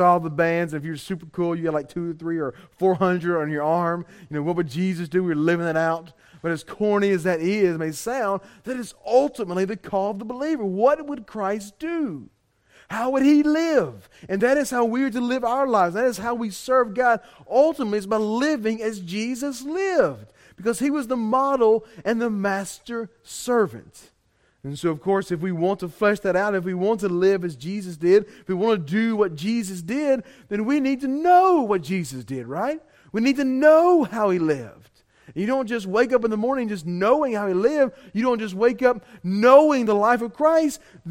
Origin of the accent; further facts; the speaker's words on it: the South, United States; I am a Southerner like nobody's business